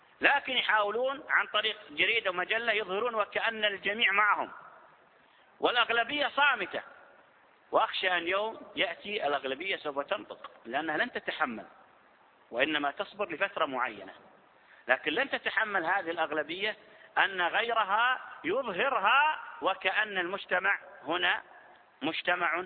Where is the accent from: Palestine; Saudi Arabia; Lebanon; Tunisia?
Saudi Arabia